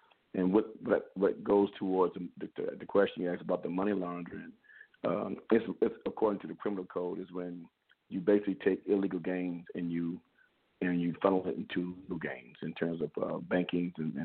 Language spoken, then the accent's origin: English; Washington, District of Columbia, United States; But, you know, us growing up in Washington, D.C. on the southeast side, you know, we're at the bottom of the hill on Avenue, Minnesota Avenue.